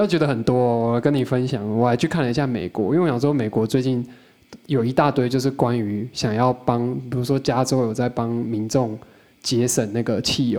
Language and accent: Chinese; Taichung, Taiwan; 我是台中人啊。